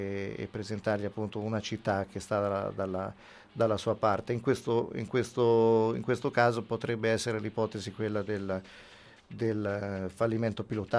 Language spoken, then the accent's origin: Italian; Ancona, Marche, Italy; Sono preoccupato da anconetano